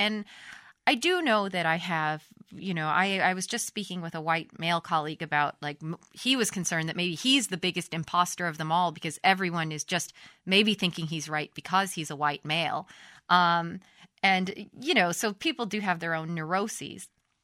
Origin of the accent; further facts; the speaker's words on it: United States; That I am – in Europe, I am an American.